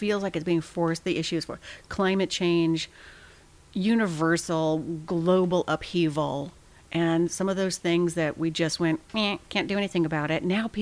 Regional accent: Portland, Oregon, United States; I grew up in Portland. And so this was before it was hip.

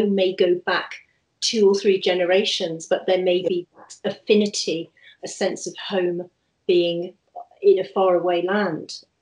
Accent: Liverpool, North West England, United Kingdom; now in London, United Kingdom; I'm a Scouser living in London. Even though I've lived in London far more than I lived in Liverpool, you know, more than half my life now, definitely have an attachment.

